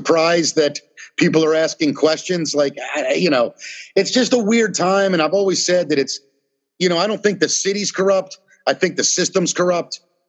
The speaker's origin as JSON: {"language": "English", "town": "Baltimore", "region": "Maryland", "country": "United States", "tie": "born or raised there", "said": "Yeah, right. Actually, I'm Lauraville, right below Hamilton, little Herring Run Park."}